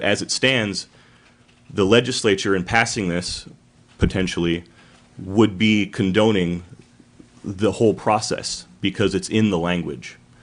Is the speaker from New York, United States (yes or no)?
no; Bethel, Alaska, United States; I'm from Bethel. I was born and raised there. … I was born and raised in Bethel. I went to high school there